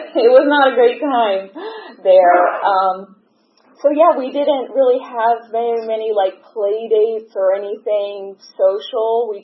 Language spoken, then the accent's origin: English; Los Angeles, California, United States; born there; I was born in Los Angeles, California, and I have two siblings, an older sister and a younger brother